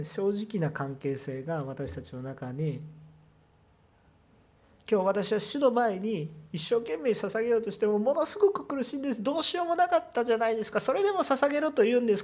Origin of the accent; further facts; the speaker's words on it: Kansai, Japan; 私なんか関西人だからよくあります。